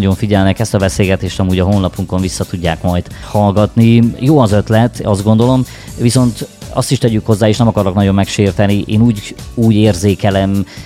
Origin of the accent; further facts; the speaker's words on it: Romania; székelyek vagyunk.